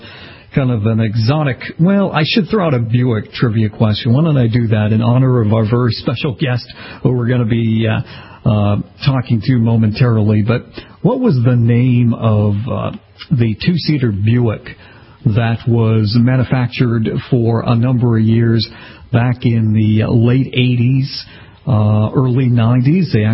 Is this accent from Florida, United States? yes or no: no; Massachusetts, United States; I know you're from my home state of Massachusetts.